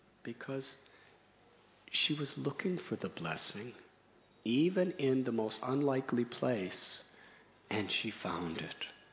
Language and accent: English; United States; Now, I'm from America, the United States, in the 1960s, which is before some of you were even born.